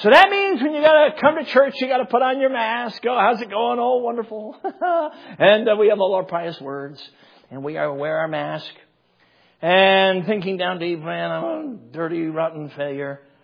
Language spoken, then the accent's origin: English; Chicago, Illinois, United States; I mean, I grew up in Chicago. We had bumblebees.